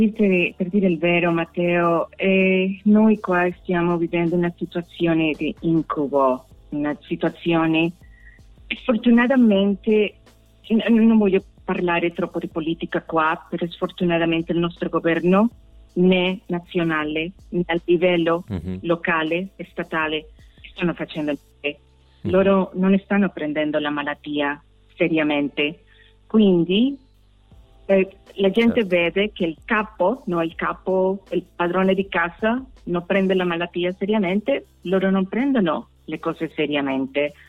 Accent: Colombia; now in United States; io sono nata, cresciuta in Colombia

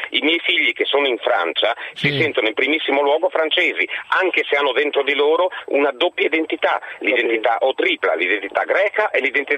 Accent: Friuli-Venezia Giulia, Italy; Io per esempio, teoricamente come friulano, faccio parte della Padania.

